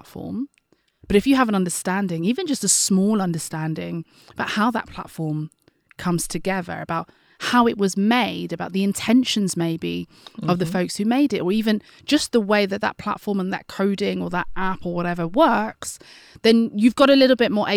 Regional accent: London, United Kingdom; I grew up in East London. I'm a very proud East Londoner, coming to you actually as we record from East London

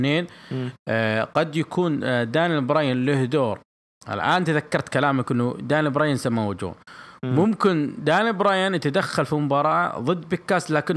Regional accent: Jeddah, Makkah Province, Saudi Arabia; عندنا في السعودية هنا في جدة

